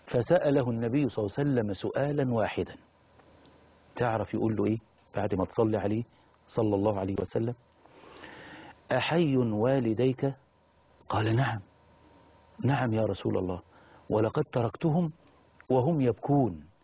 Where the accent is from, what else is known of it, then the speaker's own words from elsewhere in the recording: Mansoura, Dakahlia, Egypt; فأقول له: من المنصورة.